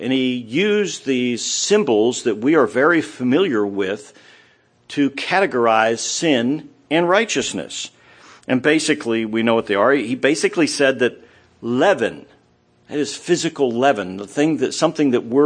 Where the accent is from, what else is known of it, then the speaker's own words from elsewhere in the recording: Scotland, United Kingdom; I mean, I'm Scottish, you know.